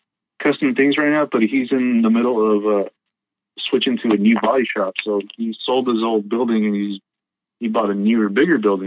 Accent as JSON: {"language": "English", "town": "Oakland", "region": "California", "country": "United States", "tie": "born or raised there", "said": "People I grew up with in Oakland, they know me as"}